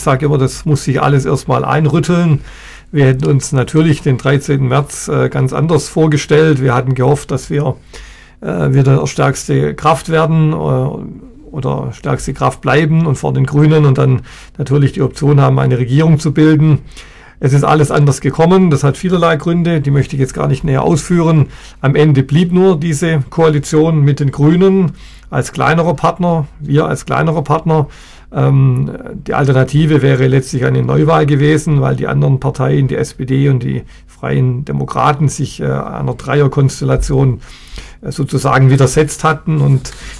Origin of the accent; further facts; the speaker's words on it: Stuttgart, Baden-Württemberg, Germany; Ich bin in Weilendorf geboren und aufgewachsen, habe also auch einen gewissen Bezug zu diesem jetzt eher Nordstuttgarter Region.